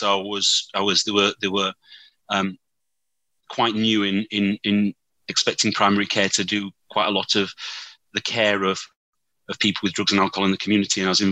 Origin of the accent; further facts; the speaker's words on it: Holmfirth, Yorkshire and the Humber, United Kingdom; I am 49 years old. I'm 50 in 2 weeks' time. I was born in Yorkshire in a small town called Home Firth, which for some older people may well know as where a BBC programme called Last of the Summer Wine was filmed. It's a beautiful little Yorkshire town.